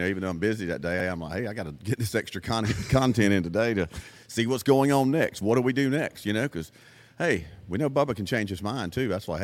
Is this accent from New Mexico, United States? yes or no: no; Opp, Alabama, United States; so growing up in Op, Alabama